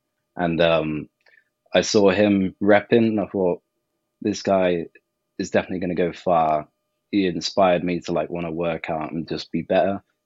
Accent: South West England, United Kingdom; because I'm from Southwest England.

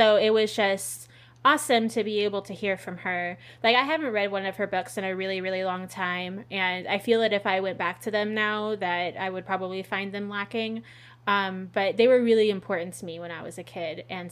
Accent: California, United States; I am from California, so humidity is not a thing that I can deal with very well.

